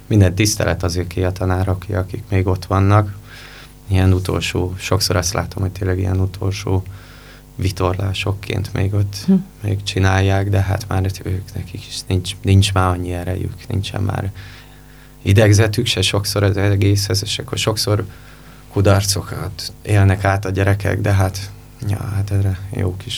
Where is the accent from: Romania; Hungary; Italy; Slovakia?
Hungary; Ózd, Borsod-Abaúj-Zemplén; egy ózdiként azért nehéz olyan iskolát találni